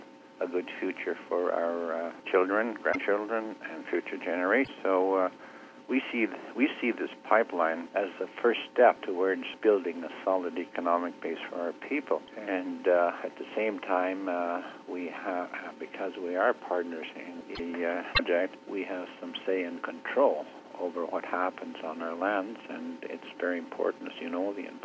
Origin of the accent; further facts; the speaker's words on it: Aklavik, Northwest Territories, Canada; born there; I was born in the Klavik, Northwest Territories, up in the Arctic